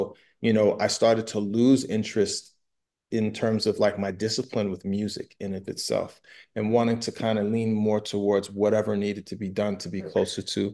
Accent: New York, United States; So, growing up in Long Island, like, where typically, the culture of hip hop was more relegated towards the boroughs

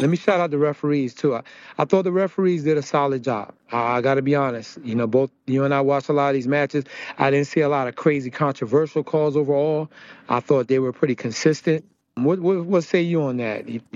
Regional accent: New Jersey, United States; me growing up in Jersey, and, you know, people forget Trump owned the New Jersey Generals.

